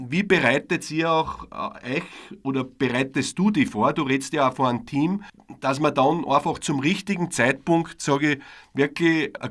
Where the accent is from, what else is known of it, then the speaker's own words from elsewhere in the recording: Austria; Bin auch ein bisschen stolz als Österreicher.